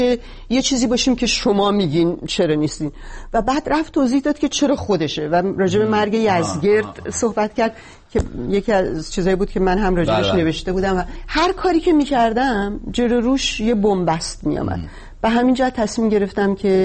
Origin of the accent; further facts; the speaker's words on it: Iran; moved away; من وقتی از ایران اومدم، حتی توی ایرانم نظرات سیاسی داشتم،